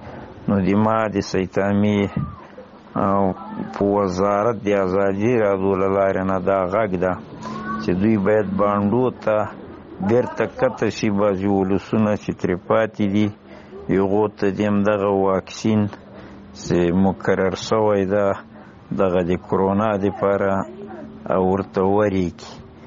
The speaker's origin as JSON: {"language": "Pashto", "region": "Paktia", "country": "Afghanistan", "said": "موږ د پکتیا د ولایت یو، د بټي کور د ولسوالۍ د باریکاو په سیمه کې شتون ده"}